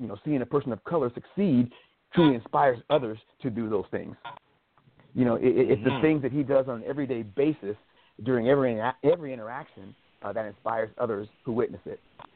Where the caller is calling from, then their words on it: Spokane, Washington, United States; I'm calling from Spokane